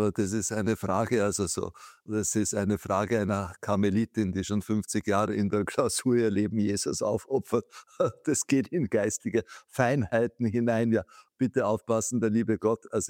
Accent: Vienna, Austria; born there; Ich bin ein geborener Wiener

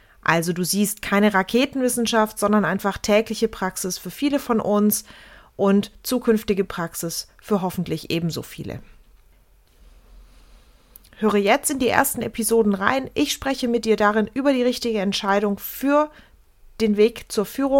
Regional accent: Baden-Württemberg, Germany; born there; accent: Swabian; Ich bin Baujahr 85, ich lebe in Düsseldorf, bin gebürtige Schwäbin, das hört man aber nur mit sehr geübtem Ohr.

